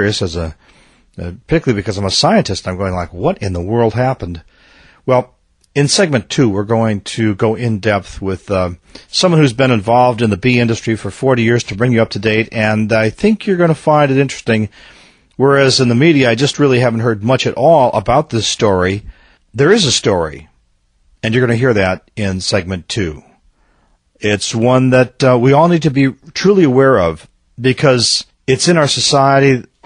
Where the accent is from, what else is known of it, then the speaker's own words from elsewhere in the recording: Minnesota, United States; But I'm a Minnesotan, so it has a particular significance to me.